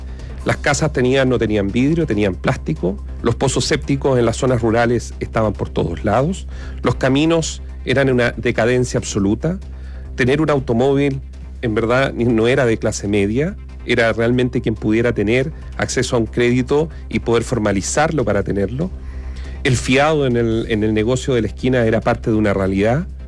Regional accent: Los Ángeles, Biobío, Chile; yo que soy de Los Ángeles, si tú sales a los sectores rurales, vas a ver caminos asfaltados

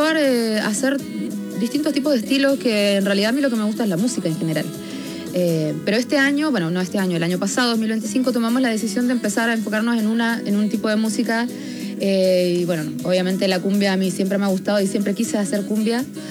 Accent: Argentina; Crecí con esa cultura de la cumbia en Argentina

